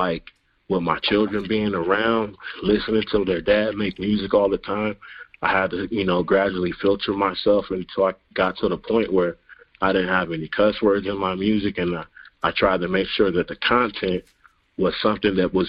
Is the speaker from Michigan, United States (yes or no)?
no; Los Angeles, California, United States; I grew up in South Central, so it's that West Coast hip-hop.